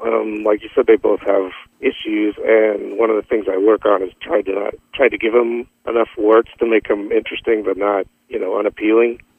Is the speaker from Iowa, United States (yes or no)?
yes; Lake Park, Iowa, United States; I'm from Western Iowa, Lake Park, which is up by Okoboji.